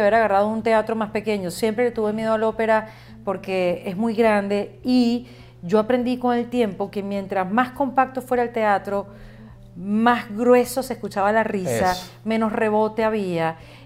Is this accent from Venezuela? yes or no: yes; Venezuela; Sacó una botella de whisky porque éramos todos venezolanos. Éramos como 4 venezolanos, 5 venezolanos.